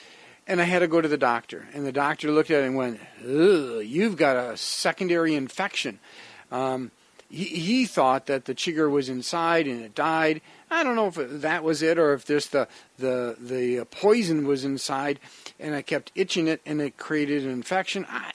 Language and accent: English; Wisconsin, United States; I grew up in Wisconsin, and we had mosquitoes and horseflies, and oh, they would bite and bite.